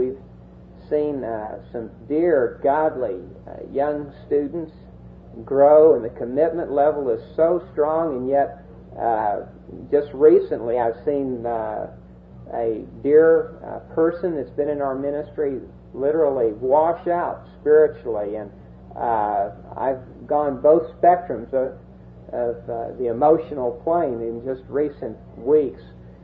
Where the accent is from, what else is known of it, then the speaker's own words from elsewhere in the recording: Kansas, United States; I'm from Kansas, and gee whiz, Kansas is just kind of vanilla. I don't know what to say. I mean, they're just wheat fields and grain elevators.